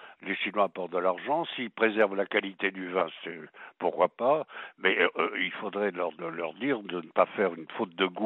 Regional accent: Bordeaux, Nouvelle-Aquitaine, France; j'ai passé toute mon enfance à Bordeaux

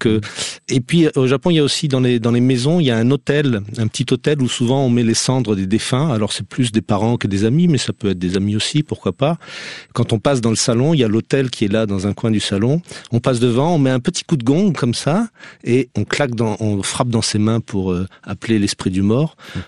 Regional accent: Madagascar; also born or lived in Strasbourg, France; je suis né, à Strasbourg, c'est pas tout à fait au bord de l'eau, mais ensuite j'ai passé mon enfance en Afrique et dans l'océan Indien, Madagascar

